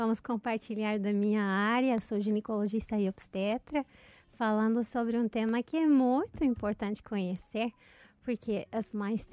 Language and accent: Portuguese; Chile; Portuguese is a second language; also born or lived in Argentina; now in Brazil; Eu nasci na Argentina, mas na minha vida eu morei mais no Chile. E eu sou chilena, argentina, mas agora brasileira.